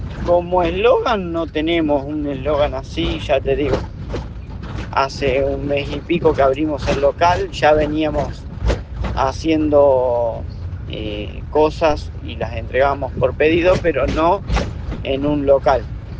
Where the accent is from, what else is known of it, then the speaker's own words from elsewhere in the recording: Chivilcoy, Buenos Aires Province, Argentina; somos de Chivilcoy, Buenos Aires.